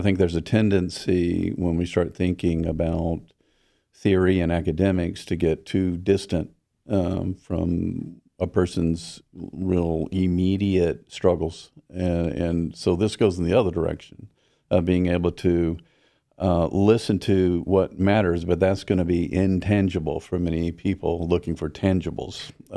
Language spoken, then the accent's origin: English; the South, United States; I think that I grew up in the South where food was everything.